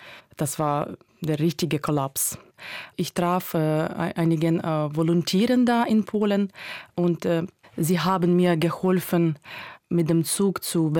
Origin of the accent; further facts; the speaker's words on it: Kropyvnytskyi, Kirovohrad Oblast, Ukraine; German is a second language; Ich bin aus der Stadt Kropivnitski gekommen. Es befindet sich im Zentrum der Ukraine, in Mitte. Das ist ein kleines Stadt, nicht so groß wie Berlin zum Beispiel.